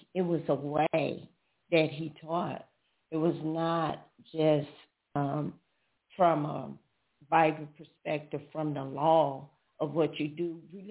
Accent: Chicago, Illinois, United States; I was raised in the South of Chicago.

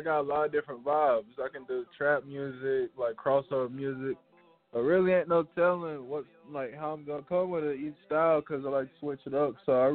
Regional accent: North Carolina, United States; now in Atlanta, United States; I'm originally from North Carolina. I do music in Atlanta, Georgia.

